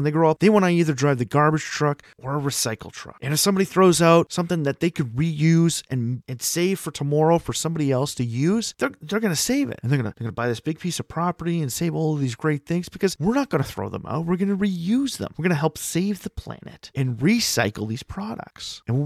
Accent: Canada; Like in my home country, Canada, I actually live down the road from Ontario's only existing Animal Crossing bridge.

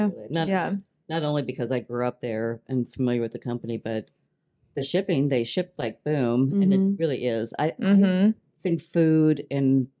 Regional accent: Omaha, Nebraska, United States; Well, I grew up in Omaha, Nebraska. So it's a company that I love

